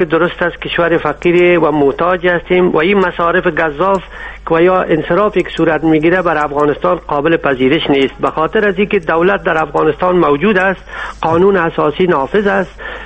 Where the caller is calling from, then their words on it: Germany; از آلمان هستم.